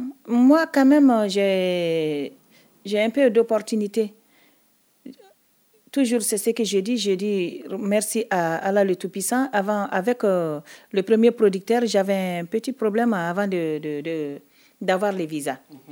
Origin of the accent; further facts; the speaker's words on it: Mali; Bon, pourquoi on dit ça chez nous au Mali de ne pas exciser?